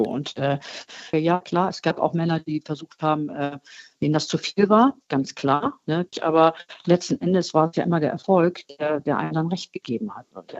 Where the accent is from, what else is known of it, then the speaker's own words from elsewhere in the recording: Hamburg, Germany; born there; Ich bin ja eine Hamburgerin, eine gebürtige.